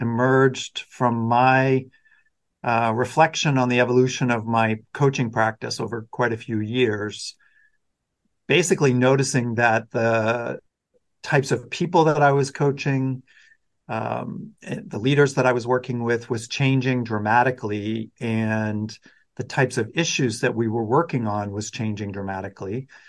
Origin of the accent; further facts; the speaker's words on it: Boston, Massachusetts, United States; also born or lived in Dallas / San Diego / New York City; now in Amsterdam, Netherlands; I'm originally from Boston area and then lived across the U.S. In Dallas, Texas, and in San Diego, California, and then many years in New York City. And now I have moved to Europe, living in Amsterdam in the Netherlands.